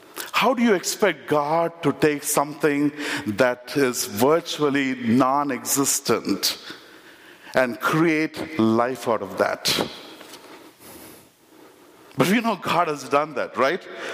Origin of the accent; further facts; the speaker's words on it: India; now in United States; I've lived in the United States for 20 years, but I grew up in India and that is still my home.